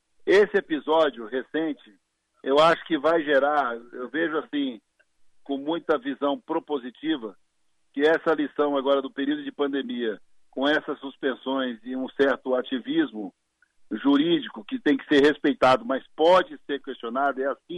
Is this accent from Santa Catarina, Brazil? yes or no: no; Sergipe, Brazil; born there; Nasci em Sergipe e sou tocantinense há 30 anos, como todos que puderam nascer de novo no Tocantins.